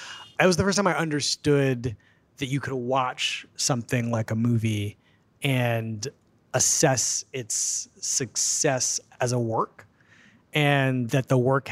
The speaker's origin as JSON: {"language": "English", "town": "Philadelphia", "region": "Pennsylvania", "country": "United States", "said": "I'm from Philadelphia. I had the Philadelphia Inquirer and the Daily News, and that was it."}